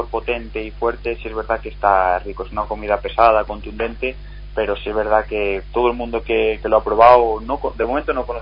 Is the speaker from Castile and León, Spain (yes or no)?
yes; Columbrianos, Castile and León, Spain; Yo soy de, bueno, es que no sé si lo conocéis, pero bueno, es un pueblo al lado de Ponferrada que se llama Columbrianos.